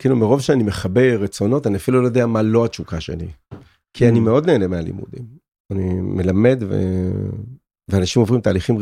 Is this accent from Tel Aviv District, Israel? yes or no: no; Petah Tikva, Central District, Israel; born there; also born or lived in Nazareth Illit; נולדתי בפתח תקווה, בגיל 2 ההורים שלי עברו לנצרת עילית